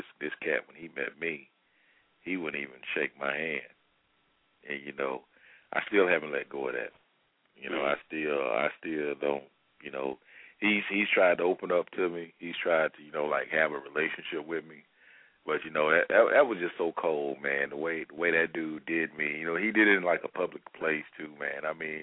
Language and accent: English; Mississippi, United States; she thought I was a little country, you know, I'm from Mississippi.